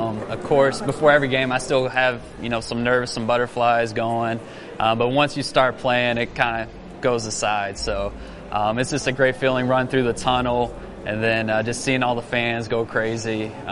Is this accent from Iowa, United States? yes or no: no; Dallas, Texas, United States; then you could throw Emmitt Smith in there since I grew up in Dallas